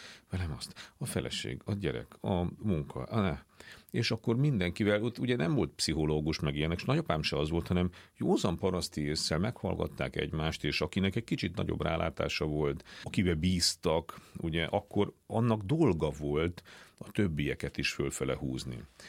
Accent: Transylvania, Romania; én egy olyan családból származok, ugye Erdélyből, ahol vidéki értelmiségiek voltak az én felmenőim, tehát kis falvakban voltak tanítók

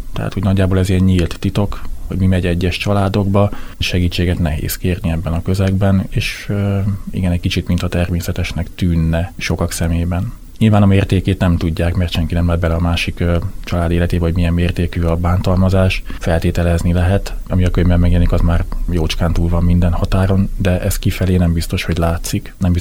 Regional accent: Baranya, Hungary; mert én nagyon kicsi faluban nőttem föl, Dél-Baranyában

